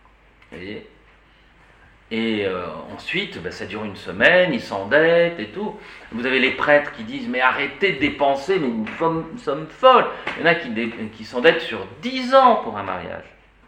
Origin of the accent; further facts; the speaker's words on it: France; En tant que Français de culture européenne, ici, là et maintenant, pas de mariage arrangé.